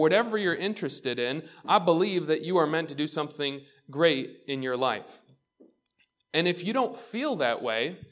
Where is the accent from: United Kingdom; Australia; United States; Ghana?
United States; Waterport, New York; I grew up in Waterport. And yet I knew that, like, God had put this huge vision of what he wanted me to do. And Waterport, the only thing that it has is a post office.